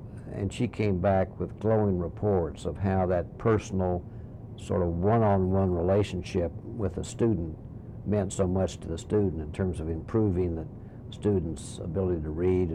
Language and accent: English; Lexington, Kentucky, United States; Well, I was born in Lexington in 1930, the year of the Great Drought in Kentucky. Went to local school, University High School.